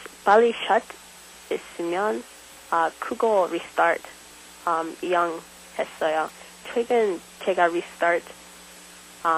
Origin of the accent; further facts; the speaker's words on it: Oklahoma, United States; Korean is a second language; also born or lived in Columbia, South Carolina; 라인 오클라호마 제가 고향 있습니다.